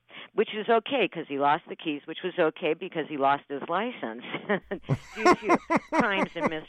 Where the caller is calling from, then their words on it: Ashland, Oregon, United States; I'm from Ashland, Oregon.